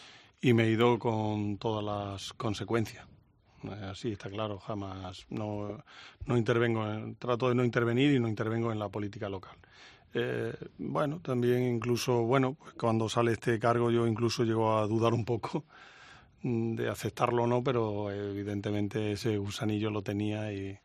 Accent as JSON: {"language": "Spanish", "town": "Don Benito", "region": "Extremadura", "country": "Spain", "lives_now": "Madrid, Spain", "said": "he estado toda mi vida presumiendo que soy de Don Benito y ahora cuando digo aquí en Madrid que soy de Don Benito me da un poco de vergüenza."}